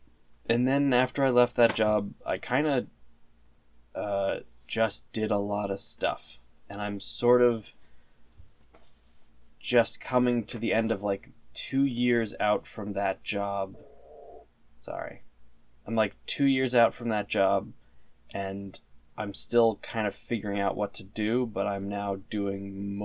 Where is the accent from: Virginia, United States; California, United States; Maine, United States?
Maine, United States; I'm from Maine, and I went to college originally for architecture